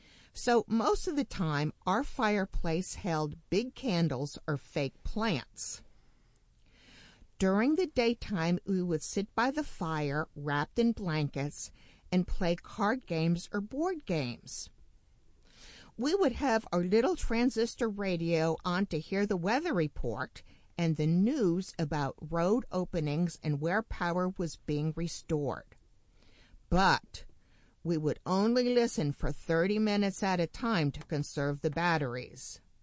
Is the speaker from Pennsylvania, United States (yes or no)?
yes; Pennsylvania, United States; I grew up in Pennsylvania, and it seemed that every other year, we would have a heavy snow in the month of March.